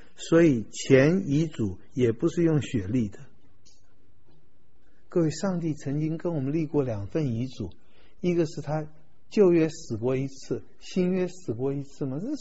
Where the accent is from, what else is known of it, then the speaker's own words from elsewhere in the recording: China; 在我们中国人严肃的文件里面，当然现在都要盖骑缝章了